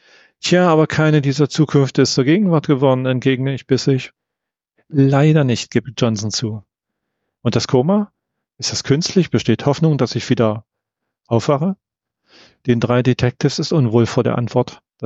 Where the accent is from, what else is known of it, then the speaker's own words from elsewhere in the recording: East Germany, Germany; Ich bin ja im Osten der Republik aufgewachsen und da war das mit Westschallplatten zu dem Zeitpunkt noch nicht so doll.